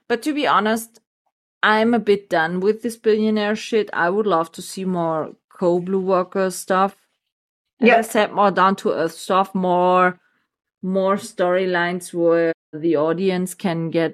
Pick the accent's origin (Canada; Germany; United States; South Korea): Germany; English is a second language; We have also great castles here in Germany. I have a really shiky, Mickey great castle here directly in my hometown.